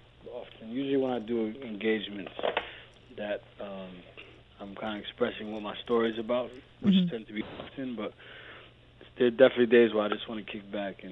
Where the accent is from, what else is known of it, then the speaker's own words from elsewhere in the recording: United States; growing up in the States, when you're darker skin